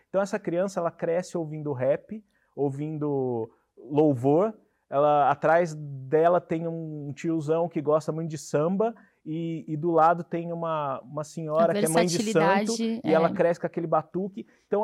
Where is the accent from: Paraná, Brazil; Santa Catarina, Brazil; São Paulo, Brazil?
São Paulo, Brazil; Avaré; now in São Paulo, Brazil; Sou de Avaré. Então, eu já, como eu comecei a gostar muito de música, eu já sabia que eu queria vir para São Paulo, para a cidade grande